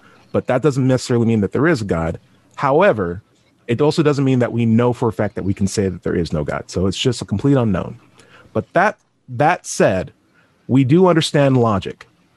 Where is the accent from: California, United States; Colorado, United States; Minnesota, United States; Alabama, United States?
California, United States; I grew up in California